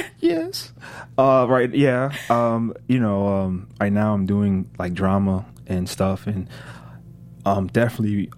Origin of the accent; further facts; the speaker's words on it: Plainfield, New Jersey, United States; Well, I'm from New Jersey, Plainfield, New Jersey.